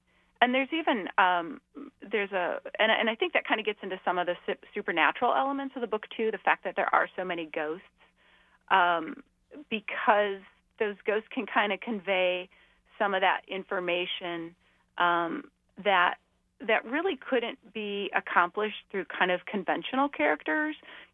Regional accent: Illinois, United States; I grew up outside of Chicago. I currently live in central Indiana.

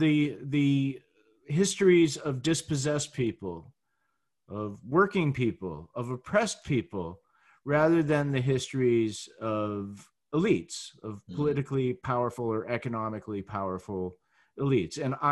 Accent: Massachusetts, United States; Yeah, I grew up just outside of Boston, so I'm a Boston sports junkie.

